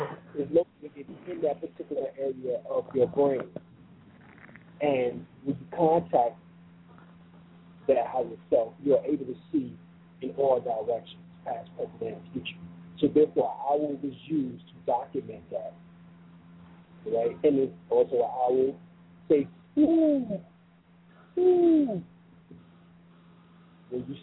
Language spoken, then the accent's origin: English; New York, United States; I grew up in New York and Brooklyn, Harlem.